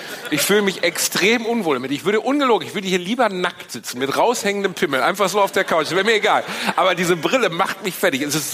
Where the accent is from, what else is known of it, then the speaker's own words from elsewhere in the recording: Gelsenkirchen, North Rhine-Westphalia, Germany; Ich bin in Gelsenkirchen aufgewachsen, an der Grenze zu Essen-Krai.